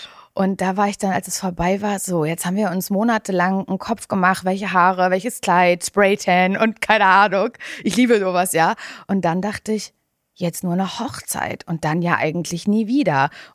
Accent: Mecklenburg-Vorpommern, Germany; ich komme ja aus Ostdeutschland, aus Mecklenburg-Vorpommern ursprünglich

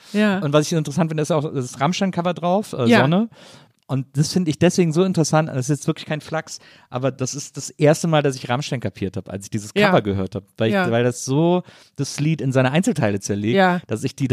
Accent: Rhineland, Germany; Ja, da bin ich als Rheinländer ja gerettet

